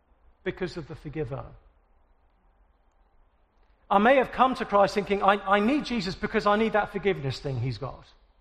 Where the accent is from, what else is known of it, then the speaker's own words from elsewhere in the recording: England, United Kingdom; now in United States; I'm English. This isn't fair. I should see her first.